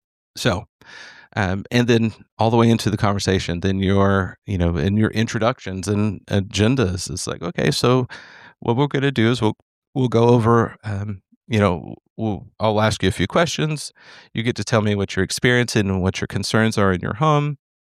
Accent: Texas, United States; because of course I'm from Texas.

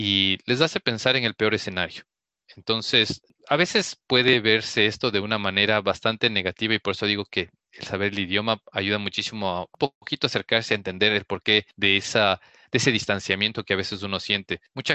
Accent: Ecuador; cuando uno dice yo soy de Ecuador, soy de Latinoamérica

